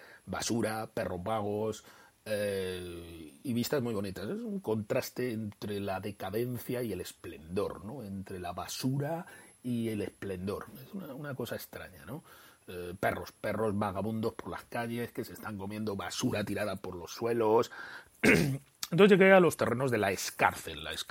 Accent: Spain; accent: Spanish; now in Chile; que llegué allí yo con mi, obviamente, cara de extranjero y mi acento de español, que es totalmente imposible de disimular. Y claro, como estoy acostumbrado a que todo en Chile se paga

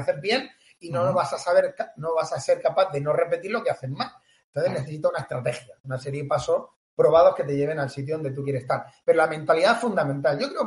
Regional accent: Tarragona, Catalonia, Spain; now in Cambrils, Spain; Así que yo soy catalán, soy catalán.

